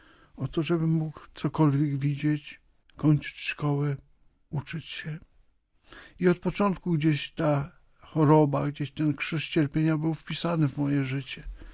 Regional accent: Rawa Mazowiecka, Łódź Voivodeship, Poland; born there; tak naprawdę to urodziłem się w Rawie Mazowieckiej

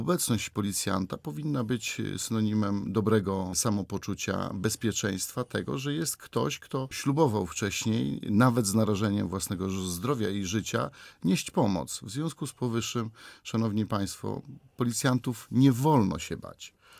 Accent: Białystok, Podlaskie Voivodeship, Poland; bo jestem białostoczaninem.

